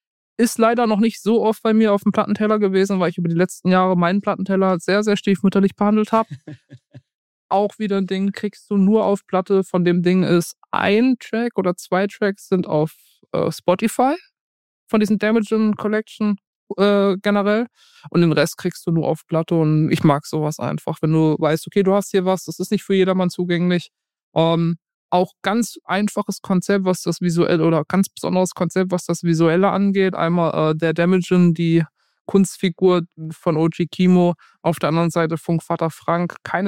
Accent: Mannheim, Baden-Württemberg, Germany; Ich bin auch in Mannheim aufgewachsen

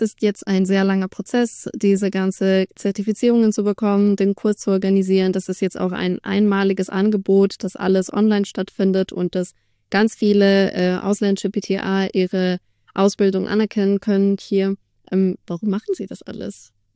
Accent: Greece; weil ich komme auch aus Griechenland

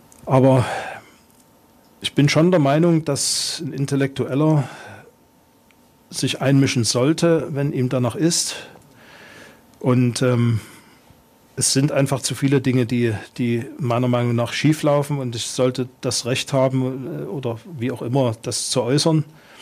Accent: Germany; ich bin ja in der DDR groß geworden, habe dort mich ums Studium beworben

